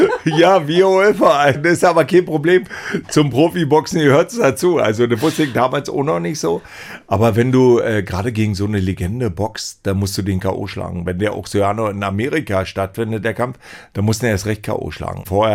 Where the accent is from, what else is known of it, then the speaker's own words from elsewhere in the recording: Frankfurt, Brandenburg, Germany; nach Frankfurt-Oder in meine Heimatstadt fliege